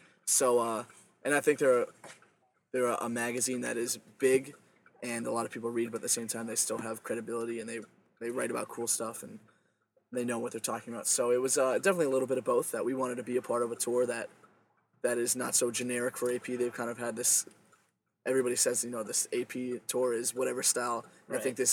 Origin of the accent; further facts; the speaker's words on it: Wilkes-Barre, Pennsylvania, United States; there's a lot of bands from our hometown. It's a small community. You know, we're from Wilkes-Barre.